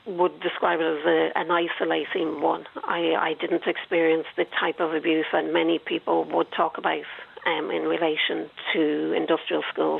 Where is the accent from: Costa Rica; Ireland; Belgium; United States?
Ireland; born there; Well, I was born in Hollistrees.